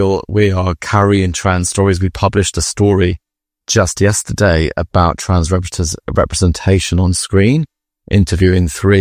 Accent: Croydon, London, United Kingdom; I grew up in South London, in Croydon in the 90s, in the shadow of AIDS, in a very Greek Orthodox religious heavy family.

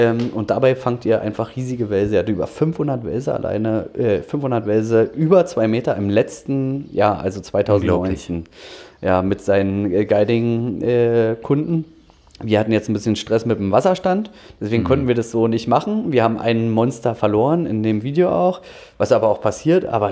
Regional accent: Dranske, Mecklenburg-Vorpommern, Germany; also born or lived in Berlin; Aber ich bin ich bin in Berlin geboren, muss ich ehrlich zugeben, und war dann aber auch einige Jahre auf Rügen, bin da groß geworden, in Dranske, um genau zu sein.

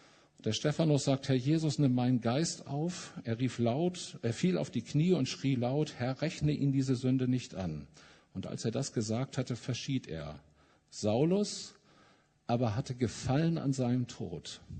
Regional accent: Mülheim an der Ruhr, North Rhine-Westphalia, Germany; Ich komme ja aus Mülheim an der Ruhr

